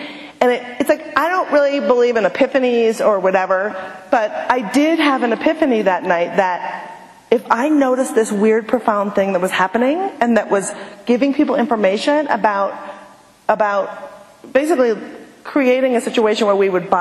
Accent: Minnesota, United States; I'm from Minnesota, I hate myself for having bad thoughts.

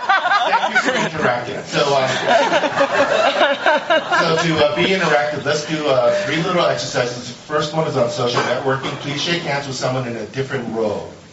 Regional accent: California, United States; So I am from Silicon Valley, where we believe in interactivity.

